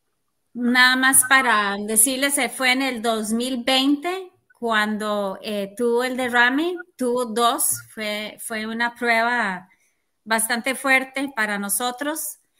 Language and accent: Spanish; Costa Rica; la esposa de Michael, soy de Costa Rica